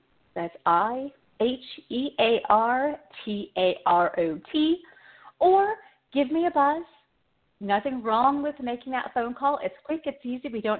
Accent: Texas, United States; Oh, from Texas. I'm from Texas.

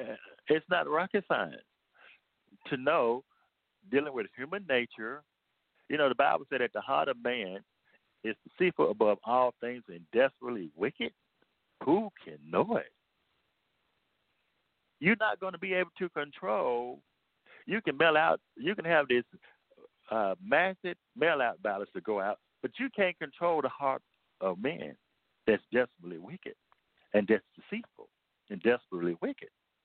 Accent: Arkansas, United States; now in Tennessee, United States; I'm originally from Arkansas, and I live in Tennessee

